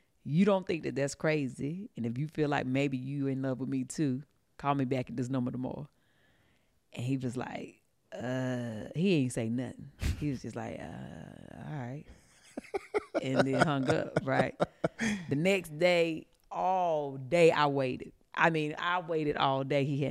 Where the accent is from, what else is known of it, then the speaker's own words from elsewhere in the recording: Stoneville, United States; You know, I grew up in the country. I'm from a small town. I say Eden, but I grew up in Stoneville outside of the city line, right?